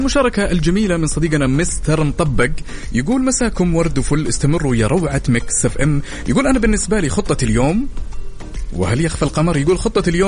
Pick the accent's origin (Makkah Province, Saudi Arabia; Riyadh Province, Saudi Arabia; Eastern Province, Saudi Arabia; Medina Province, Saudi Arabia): Medina Province, Saudi Arabia; Medina; انا هو من المدينة المنورة صح؟